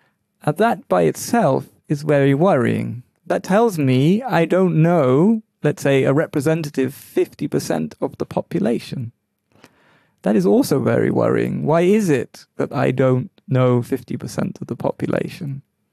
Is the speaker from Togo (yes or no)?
no; London, United Kingdom; I grew up in London where there were all races, all nationalities, and we all mixed along.